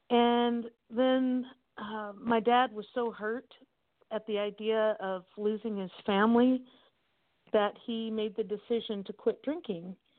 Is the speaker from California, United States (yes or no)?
yes; California, United States; moved away as an adult; also born or lived in Colorado / Texas; I was raised in Southern California until I was in my early 30s and then moved to Colorado and lived there for 4 years and then moved to Texas and was in Texas for 17 years.